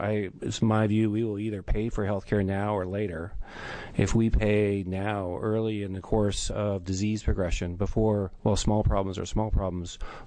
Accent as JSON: {"language": "English", "town": "Portland", "region": "Oregon", "country": "United States", "tie": "born or raised there", "moved": "as an adult", "said": "As some of you may know, I grew up in Portland, left when I was 18, but my first college class was at Portland State University"}